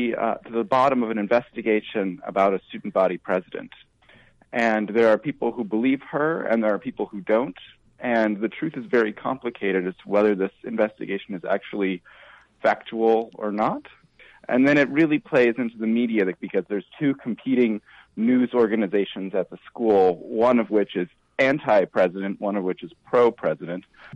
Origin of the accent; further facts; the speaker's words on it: Wisconsin, United States; now in Austin, United States; I'm in Austin, Texas right now, but I'm from Wisconsin originally, so I'm not too far away from you guys.